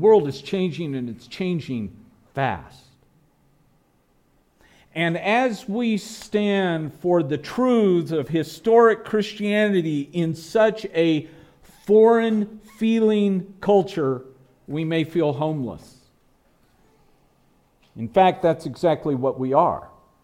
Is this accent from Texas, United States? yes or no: yes; Texas, United States; And as a Texan, I say, yuck.